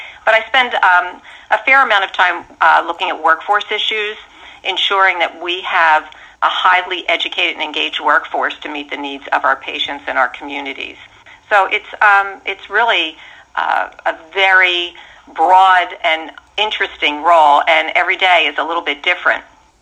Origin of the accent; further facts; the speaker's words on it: Philadelphia, Pennsylvania, United States; ran for the local regional board, which was in Philadelphia, again, my hometown.